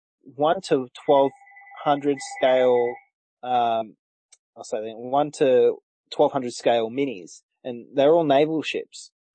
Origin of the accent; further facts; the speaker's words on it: Australia; It's just part of being an Aussie, I suppose.